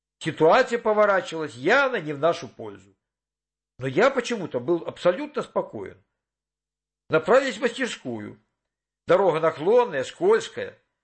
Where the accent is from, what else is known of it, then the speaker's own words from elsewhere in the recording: Avdiivka, Donetsk Oblast, Ukraine; born there; Вообще-то я родился на Украине. В каких краях? Заинтересовалась она. В Донбассе. И я из Донбасса. А в каком месте? В Авдеевке.